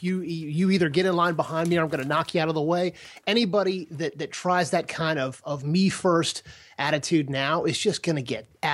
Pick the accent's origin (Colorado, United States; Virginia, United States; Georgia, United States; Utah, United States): Georgia, United States; Atlanta; I was growing up in Atlanta.